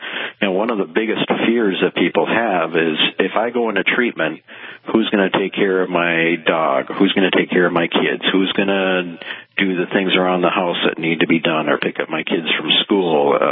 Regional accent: Fargo, North Dakota, United States; I think you said I'm from Mandan, but I'm from Fargo.

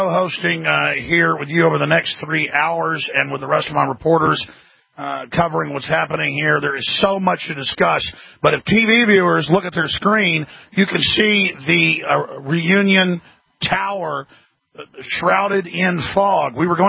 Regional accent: Dallas, Texas, United States; But here in Dallas, Texas, my hometown, so much has happened.

